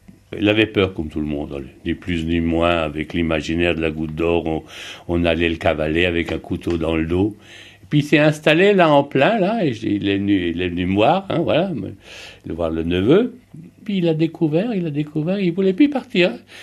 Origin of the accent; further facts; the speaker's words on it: Grand Est, France; Moi, je viens d'Alsace.